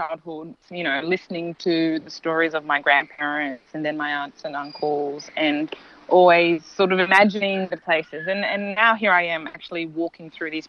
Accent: Australia; growing up in Australia

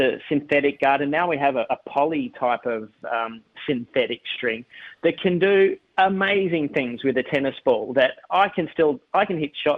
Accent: Sydney, New South Wales, Australia; because I grew up in Sydney and we played on loam or stabilised loam

